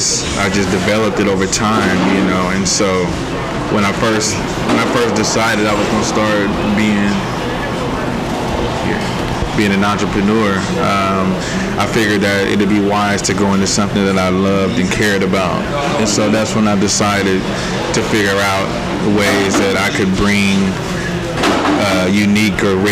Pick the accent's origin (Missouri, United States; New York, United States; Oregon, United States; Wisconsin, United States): Oregon, United States; Portland; also born or lived in Los Angeles, California; I'm from Northeast Portland. Born in California, born in Los Angeles, raised in Northeast. Been here for, most of my life.